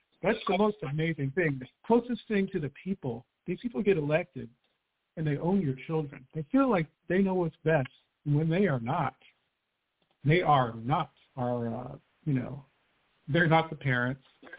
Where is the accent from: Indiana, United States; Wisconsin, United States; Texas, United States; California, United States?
California, United States; in California. That is my home state, by the way.